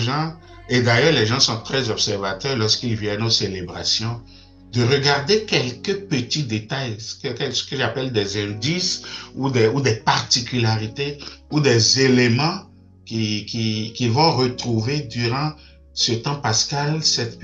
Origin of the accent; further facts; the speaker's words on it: Benin; comme dans mon pays d'origine, le Bénin